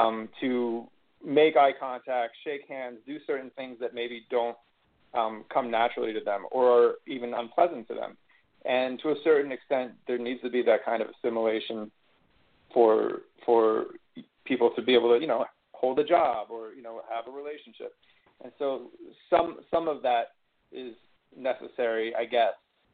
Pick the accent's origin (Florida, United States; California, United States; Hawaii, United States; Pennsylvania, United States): Pennsylvania, United States; Philadelphia; I'm from Philly, too, so you already got a little place in my heart.